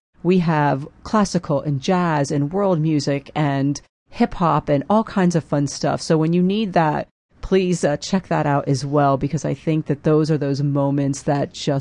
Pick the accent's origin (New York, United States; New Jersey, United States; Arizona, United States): New Jersey, United States; I'm from New Jersey. Yes, I'm opinionated.